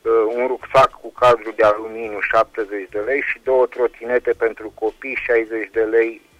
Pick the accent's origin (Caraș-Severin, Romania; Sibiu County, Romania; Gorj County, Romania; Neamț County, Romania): Caraș-Severin, Romania; Reșița; din Reșița